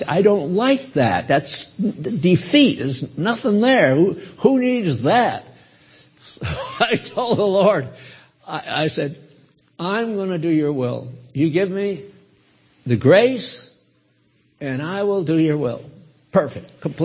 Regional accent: New Haven, Connecticut, United States; Yale's in my hometown up in New Haven, Connecticut. Well, I'm in West Haven.

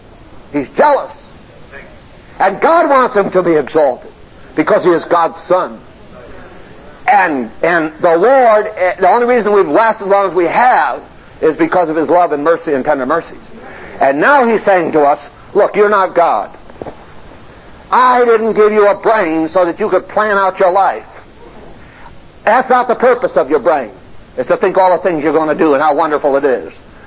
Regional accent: California, United States; I used to say, I'm from Southern California, there's so many preachers there because the weather's great

